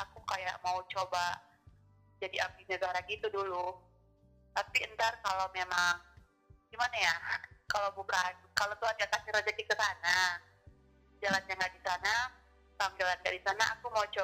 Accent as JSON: {"language": "Indonesian", "town": "Gunungsitoli", "region": "North Sumatra", "country": "Indonesia", "said": "asalku dari Gunung Stoli, Pulau Nias, Sumatera Utara."}